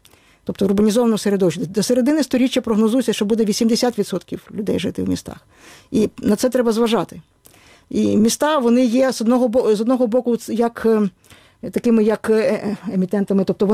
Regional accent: Kyiv, Ukraine; born there; я в Києві народилася і в Голосіївському лісі здавала нормативи з лиж.

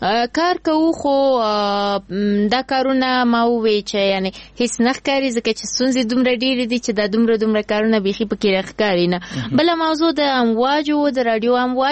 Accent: Kabul, Afghanistan; born there; زه په کابل کې زیږیدلی یم نو نه زه یعنې ځان د ټول افغانستان بولم

